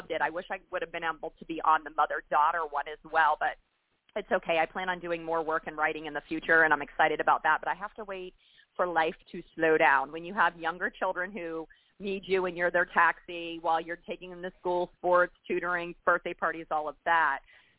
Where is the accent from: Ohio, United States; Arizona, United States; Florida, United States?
Florida, United States; when I was a teacher in North Carolina, I'm from Florida originally